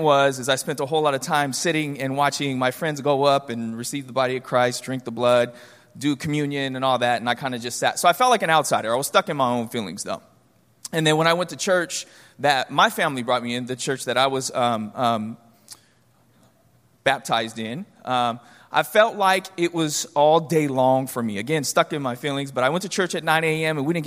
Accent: Sacramento, California, United States; I'm from Sacramento, grew up in this area, from South Sac, Franklin, South Sac.

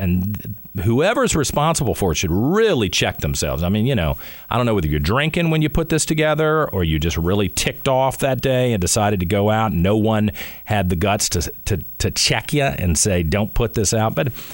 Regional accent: Henrico County, Virginia, United States; And, you know, I grew up in Henrico County.

